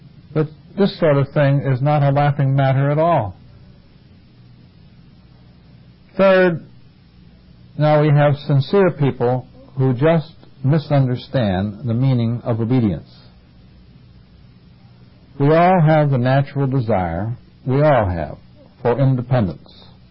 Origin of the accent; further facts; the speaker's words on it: Cleveland, Ohio, United States; I was in an airport, a stopover in Cleveland, my hometown.